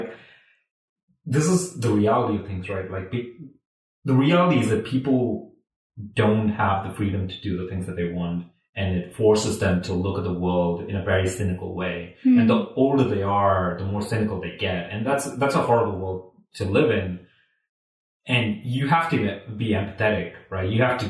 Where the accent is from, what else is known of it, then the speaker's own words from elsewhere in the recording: Thiruvananthapuram, Kerala, India; because I grew up in Trivandrum, and I don't think people would have been very accepting of a woman walking down the street